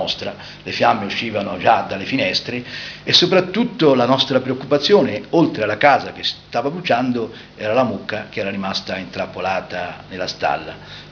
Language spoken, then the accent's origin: Italian; Sant'Anna di Stazzema, Tuscany, Italy; sono nato a Sant'Anna, avevo 7 anni, non ancora compiuti, quel 12 agosto 44. … abitavo in un borgo di Sant'Anna, Sennari.